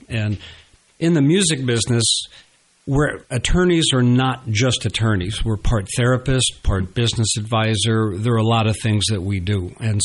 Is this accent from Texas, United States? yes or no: no; Mount Vernon, New York, United States; So growing up in Mount Vernon was a really good early education.